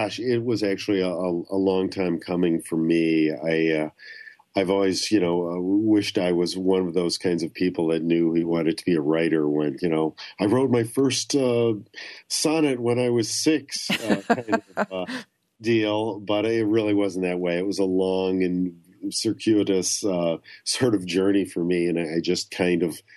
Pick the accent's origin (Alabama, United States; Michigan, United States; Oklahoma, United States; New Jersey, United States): Michigan, United States; Detroit; I'm from the Detroit area, and the idea of writing about the people I know here and the life I've had here